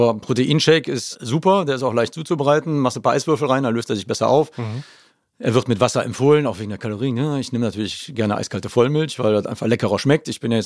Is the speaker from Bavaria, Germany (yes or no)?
no; Cologne, North Rhine-Westphalia, Germany; als Kölner